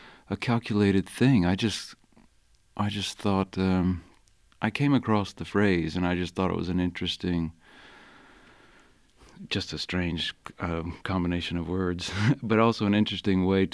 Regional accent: Columbia, South Carolina, United States; I grew up in Columbia, South Carolina.

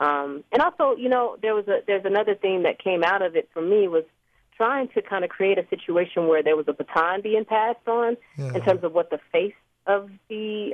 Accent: Greenville, South Carolina, United States; Basically, I think my experience growing up in Greenville, South Carolina, coming out for the first time at like 13 to my siblings

